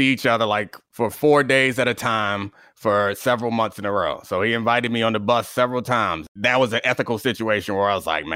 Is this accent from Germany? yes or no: no; Houston, Texas, United States; You'd be like, oh, yeah … Like, yeah, I grew up in Houston part of the time.